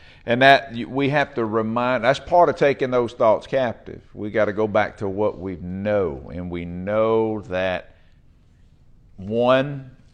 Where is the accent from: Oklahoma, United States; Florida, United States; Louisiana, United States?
Louisiana, United States; they said, man, you from Louisiana? I said, I done lost a lot of my accent. I don't talk like I used to.